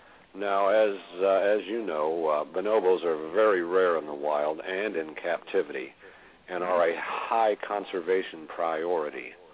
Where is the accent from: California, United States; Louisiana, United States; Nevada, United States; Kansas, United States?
Kansas, United States; And when I was a kid growing up in Kansas, I rescued and rehabilitated a baby blue jay named Albert.